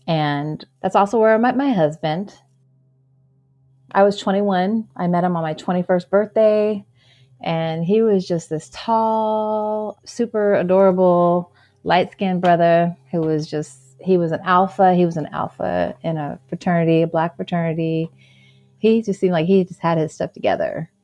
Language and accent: English; San Diego, California, United States; also born or lived in Nevada City; I grew up in San Diego, and then I actually moved to a small town called Nevada City. It's in California.